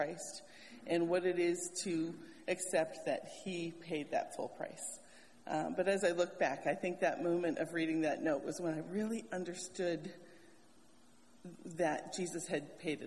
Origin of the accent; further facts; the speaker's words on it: Wisconsin, United States; I grew up in Wisconsin.